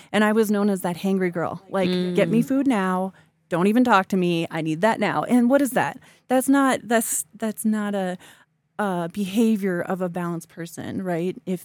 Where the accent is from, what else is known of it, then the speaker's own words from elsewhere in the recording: Midwest, United States; I grew up in the Midwest, and when you grow up in the Midwest, you eat to eat.